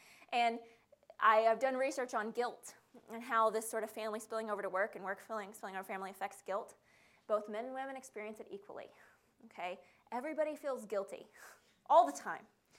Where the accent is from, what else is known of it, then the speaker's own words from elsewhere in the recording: the South, United States; I'm from the South, and I think that's both true regionally and internationally